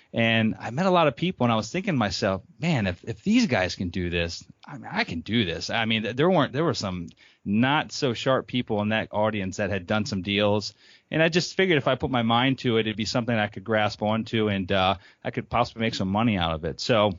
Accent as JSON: {"language": "English", "town": "Harrisburg", "region": "Pennsylvania", "country": "United States", "said": "I call it a small town, but it's actually the capital of Pennsylvania. I'm from Harrisburg, Pennsylvania"}